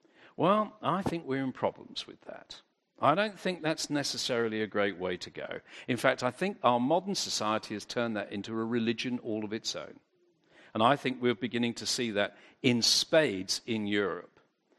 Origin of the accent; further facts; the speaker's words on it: London, United Kingdom; I'm from London, but I love South Africa.